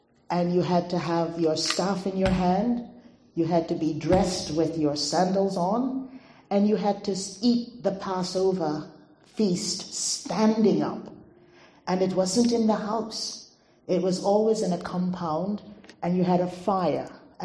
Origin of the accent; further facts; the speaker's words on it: Guyana; I'm not Welsh. I've come from the old British Guiana in South America, next door to Brazil and Venezuela. It used to be a British colony. It is now called Guyana.